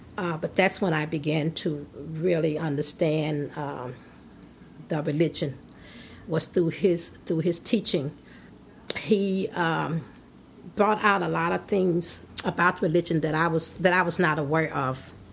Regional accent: Minneapolis, Minnesota, United States; also born or lived in Memphis, Tennessee; I was born in Memphis, Tennessee. My mom moved here when I was age of 14. So I pretty much grew up in North Minneapolis.

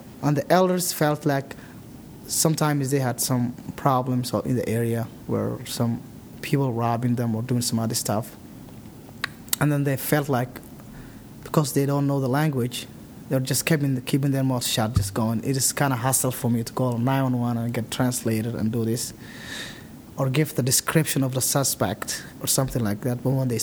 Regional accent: Somalia; moved away as an adult; also born or lived in Nairobi, Kenya; I am originally from Somalia, located in East Africa. Was born and grew up in Somalia.

